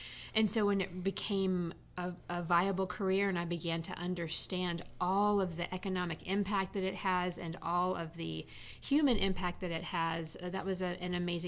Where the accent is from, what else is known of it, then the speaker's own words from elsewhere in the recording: Birmingham, Alabama, United States; moved away as an adult; now in Abingdon, United States; I come from Birmingham, Alabama, but I have been living here in Abingdon, Virginia, working for Barter for almost 22 years.